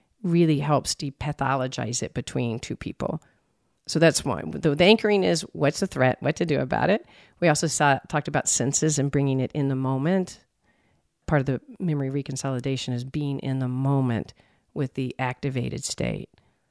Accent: Texas, United States; I even have to try to make www.therapistuncensored.com not so obvious that I'm from Texas.

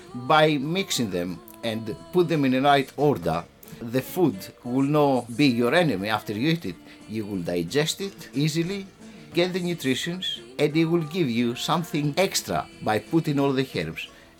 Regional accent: Greece; I come from Greece. I came in Gardenia roughly 30 years ago.

